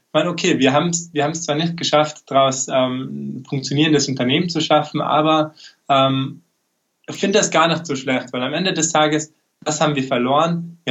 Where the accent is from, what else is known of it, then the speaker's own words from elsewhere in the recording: Tyrol, Austria; wie schon angekündigt. Ich komme eben aus Tirol